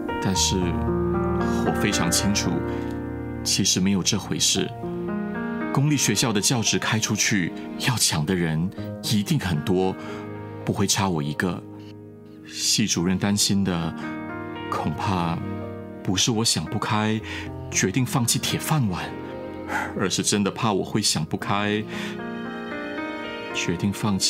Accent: Taipei, Taiwan; 作为台北人，我会来到中南部完全是因为妻子

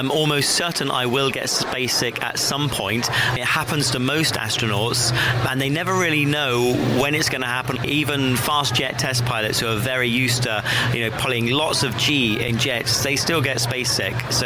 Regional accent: United Kingdom; I'm a British astronaut with the European Space Agency.

